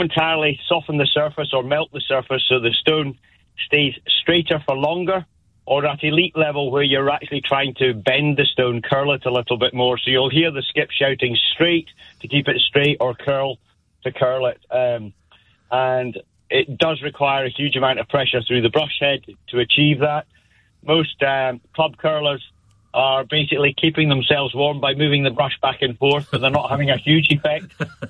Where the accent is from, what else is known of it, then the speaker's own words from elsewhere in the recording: Yorkshire and the Humber, United Kingdom; born there; I was born in Yorkshire, but I've played golf for Scotland, so I'm English-Scottish.